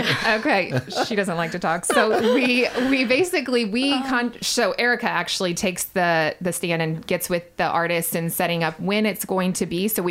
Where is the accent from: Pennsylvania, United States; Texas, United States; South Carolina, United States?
South Carolina, United States; Columbia; Born and raised here in Columbia.